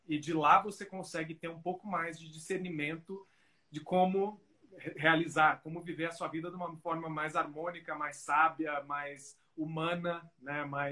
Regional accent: United States; now in Brazil; Eu cresci, fui educado nos Estados Unidos, cresci nos Estados Unidos, entre lá e cá, mas sempre, né, passei uma boa parte da minha vida lá.

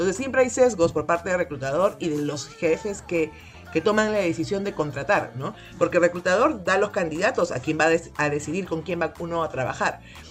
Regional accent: Peru; desde el punto de vista del Perú, que es donde yo soy peruana y estoy aquí

